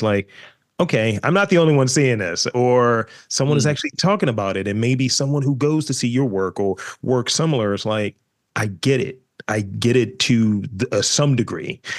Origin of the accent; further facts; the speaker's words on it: Baltimore, Maryland, United States; I'm from Baltimore as well. I don't sound like it.